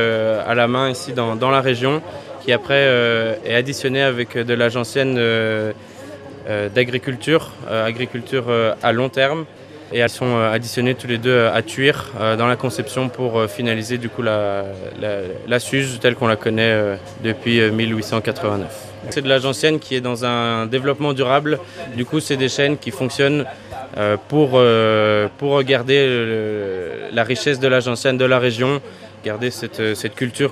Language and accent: French; Brussels, Brussels-Capital Region, Belgium; now in France; Pas du tout, moi je viens de Bruxelles.